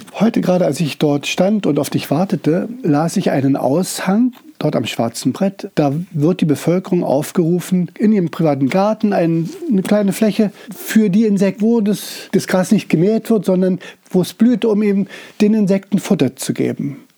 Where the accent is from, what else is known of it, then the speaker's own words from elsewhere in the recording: Prenzlau, Brandenburg, Germany; Ich bin ein Ur-Uckermärker. Habe also die Schule auch hier in der Uckermark besucht. Ich habe dann anschließend in Greifswald studiert.